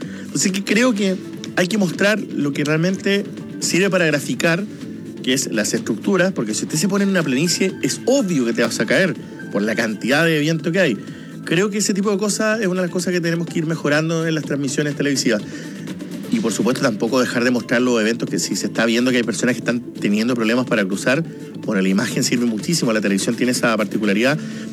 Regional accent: Magallanes, Chile; los que somos de Magallanes conocemos

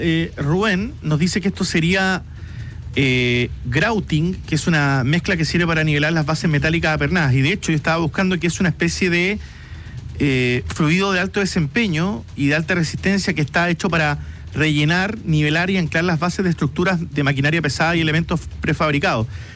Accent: Chile; porque no vaya a ser que como buen chileno

